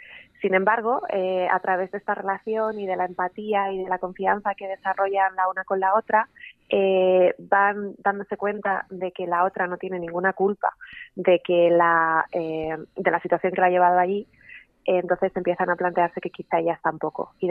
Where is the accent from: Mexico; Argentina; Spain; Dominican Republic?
Spain; Castile; Pues la verdad es que como buena mujer castellana soy bien cabezota